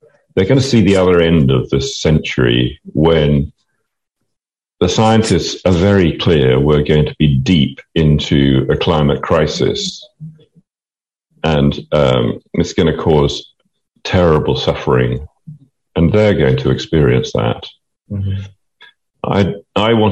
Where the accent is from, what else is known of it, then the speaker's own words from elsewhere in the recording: Bristol, South West England, United Kingdom; from Bristol